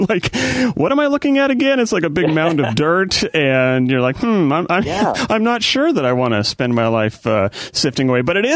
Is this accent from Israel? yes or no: no; Canada; now in United States; You may know that I grew up in Canada, now make my home in Southern California.